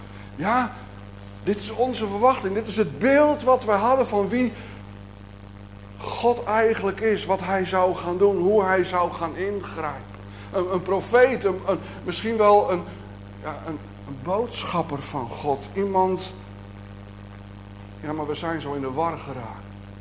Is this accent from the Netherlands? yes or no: yes; Buitenpost, Friesland, Netherlands; now in Israel; als ik bij wijze van spreken door Hallingen of door Buitenpost, waar ik vandaan kom, zou lopen